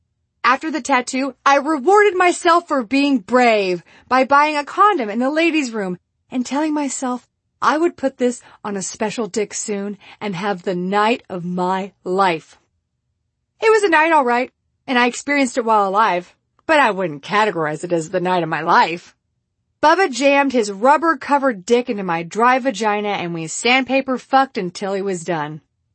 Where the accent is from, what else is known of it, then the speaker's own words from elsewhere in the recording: Houston, Texas, United States; now in Chicago, United States; I'm home from Chicago, where I've been living on my own far away from Houston for the first time since college.